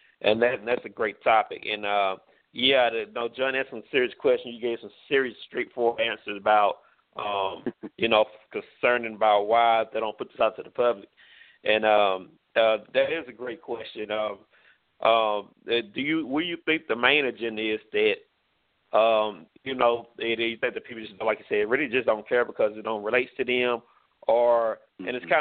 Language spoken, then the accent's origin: English; Longview, Texas, United States; I am from Longview, Texas, a small city.